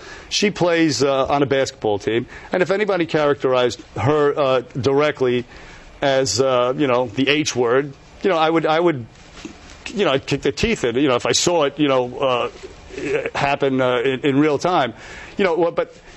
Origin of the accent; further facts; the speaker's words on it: Bronx, New York, United States; By the way, I came from the streets myself. I grew up in the South Bronx in a housing project.